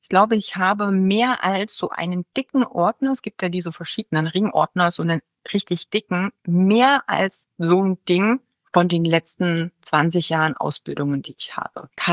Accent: Germany; moved away; Ich bin auch aus Deutschland weggegangen, also von daher nicht alles, was so in Deutschland, was man da so macht, interessiert mich in allen Bereichen.

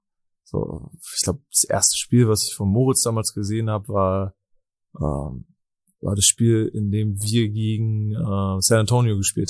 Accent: Berlin, Germany; Wir kommen aus derselben Ecke aus Berlin

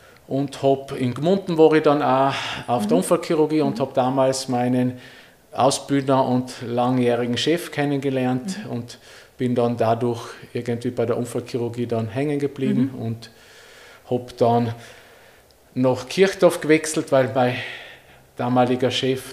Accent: Sterzing, Trentino-Alto Adige, Italy; also born or lived in Innsbruck; now in Upper Austria, Austria; aber ich bin aus Sterzing, das heißt, das ist direkt an der Grenze zum Brenner und ich habe in Innsbruck studiert.

